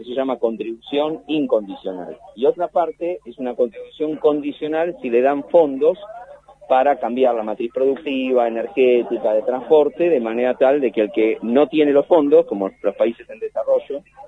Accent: Argentina

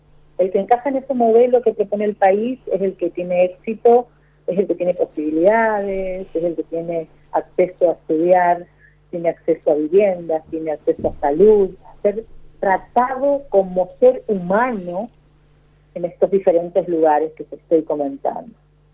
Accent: Chaco, Argentina; Si soy afrodescendiente, si soy argentina, soy chaqueña, sí existimos, y eso denota la existencia de mis antepasados aquí, en este suelo.

